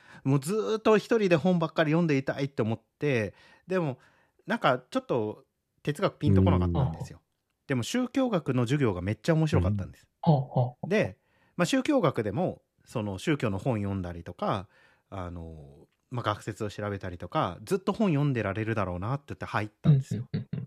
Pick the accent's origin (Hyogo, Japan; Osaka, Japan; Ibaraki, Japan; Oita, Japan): Oita, Japan; 僕は、大分県出身なんですけれども、はい、大分県で高校を卒業した後、九州大学に入りまして、